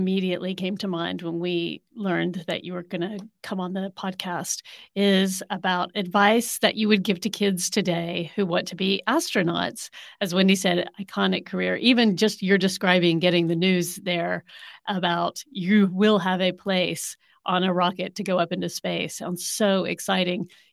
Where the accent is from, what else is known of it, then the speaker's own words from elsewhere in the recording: Texas, United States; Well, you know, Tim, I'm from Texas.